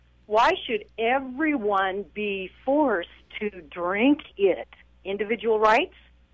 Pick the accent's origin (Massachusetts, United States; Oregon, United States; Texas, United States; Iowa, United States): Oregon, United States; Portland; I grew up in Portland. I'm in my 60s now, and you know what? My family's brainy.